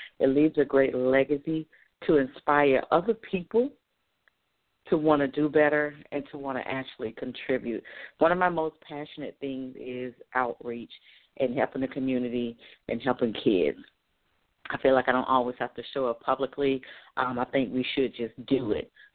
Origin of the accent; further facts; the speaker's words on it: Florida, United States; one of the artists, who's actually from my hometown here in South Florida